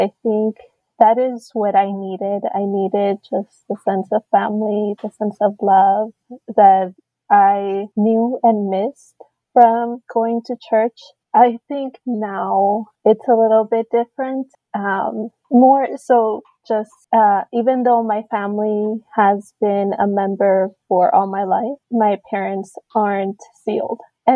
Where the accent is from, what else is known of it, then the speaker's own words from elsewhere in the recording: Chicago, Illinois, United States; I grew up in Chicago. I consider myself to be Mexican-American or Latina, whatever is fine with me.